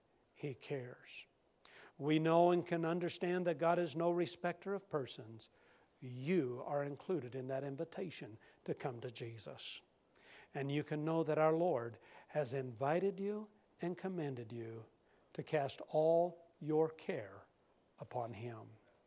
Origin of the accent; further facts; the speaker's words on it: Nebraska, United States; And we're from Nebraska originally